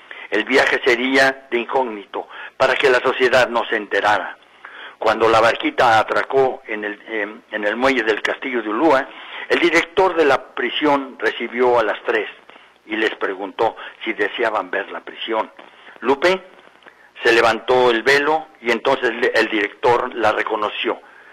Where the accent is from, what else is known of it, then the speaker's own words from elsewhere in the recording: Guadalajara, Jalisco, Mexico; me da mucho gusto, ¿verdad?, como tapatío y como mexicano